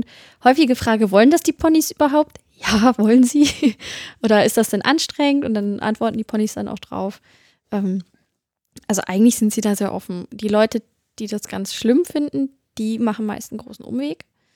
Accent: Celle, Lower Saxony, Germany; ich komme ja aus Celle, der schönen Beamtenstadt, wo alles sehr steif ist.

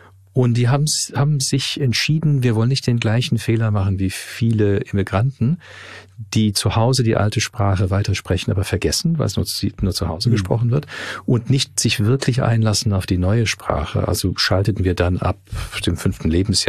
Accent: Toronto, Ontario, Canada; Na, ich bin Deutsch-Kanadier. Ich bin in Toronto geboren und aufgewachsen. Meine Eltern sind Deutsch und waren erst ein Jahr im Land, als ich geboren wurde. Also haben wir Deutsch zu Hause gesprochen, bis ich in den Kindergarten kam und da musste ich Englisch lernen.

